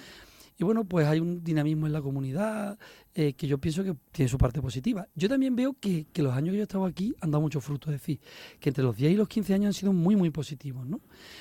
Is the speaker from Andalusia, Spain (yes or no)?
yes; Seville, Andalusia, Spain; nosotros somos de Sevilla.